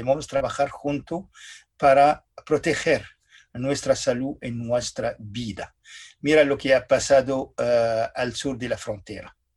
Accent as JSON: {"language": "Spanish", "country": "Lebanon", "tie": "born or raised there", "moved": "yes", "lives_now": "Montreal, Canada", "said": "si voy a regresar a mi pueblo, en el Líbano. Mi pueblo en el Líbano no es el mismo que yo he quitado 40 años antes."}